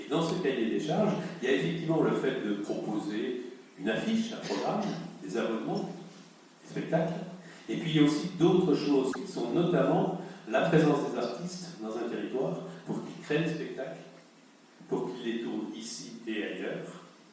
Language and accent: French; Belfort, Bourgogne-Franche-Comté, France; je suis venu à Belfort, je suis originaire de Belfort au départ, j'avais fait un grand tour de France professionnellement